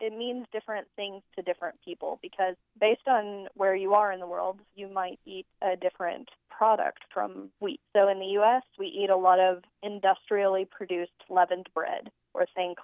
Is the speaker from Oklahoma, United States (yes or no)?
yes; Oklahoma, United States; I grew up in Oklahoma in a wheat farming community, and my dad has wheat and cattle.